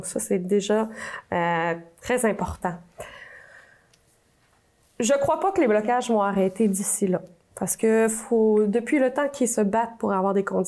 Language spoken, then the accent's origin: French; Canada; Parce qu'on est des Canadiens, on en a.